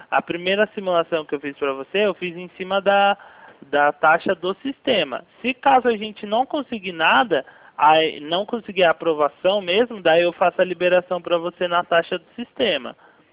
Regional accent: Bragança Paulista, São Paulo, Brazil; Eu sou aqui de Bragança Paulista, Elisângela.

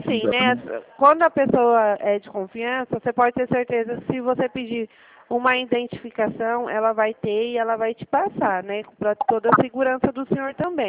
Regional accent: São Paulo, Brazil; eu sou aqui de São Paulo

